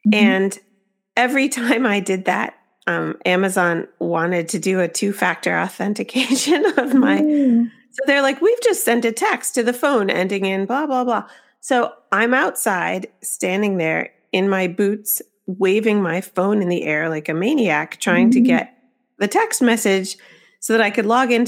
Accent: Michigan, United States; also born or lived in New York City; I have now a series set in Michigan with Tanya, where I grew up. I grew up in Western Michigan. And I lived in New York City for 16 years

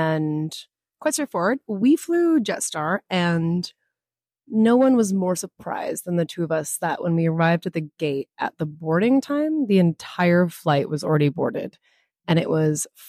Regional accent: Missoula, Montana, United States; now in Byron Bay, Australia; It's really relaxed, and it actually reminds me a bit of my hometown, but it's on the ocean. Missoula is not on the ocean, so they have that difference.

